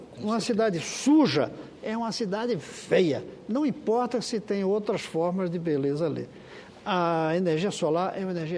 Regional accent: Brasília, Federal District, Brazil; nós que temos que agradecer como brasileiros e eu especialmente como brasiliense de um discurso desta qualidade

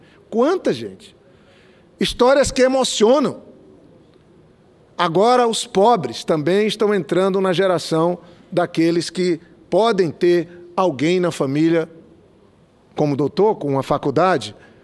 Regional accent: North Region, Brazil; Eu sou do Norte, caro Armínio Fraga. Eu sou do Norte. Eu sou do Norte.

